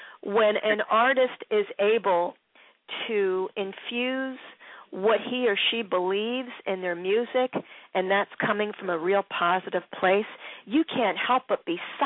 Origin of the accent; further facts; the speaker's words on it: Philadelphia, Pennsylvania, United States; somebody who had his roots in Philadelphia, who's near to my heart because that's my hometown